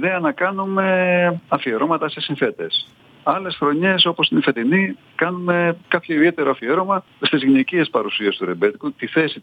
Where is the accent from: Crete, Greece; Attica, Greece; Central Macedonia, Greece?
Attica, Greece; Ilion; Κατάγομαι από τη Σύρο, γεννήθηκα και μεγάλωσα στην Αθήνα.